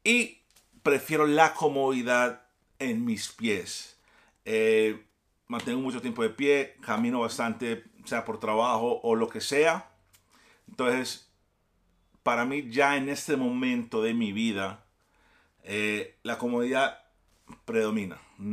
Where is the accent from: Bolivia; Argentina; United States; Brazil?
United States; yo me crié en Estados Unidos, entonces tengo como una perspectiva un poco distinta